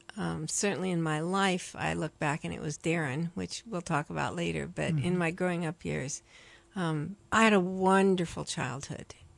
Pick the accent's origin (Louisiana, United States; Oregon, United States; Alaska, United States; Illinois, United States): Oregon, United States; Salem; Well, to me, Salem is like Mayberry RFD, but many of our listeners won't know what that is. But it was just a small, wonderful community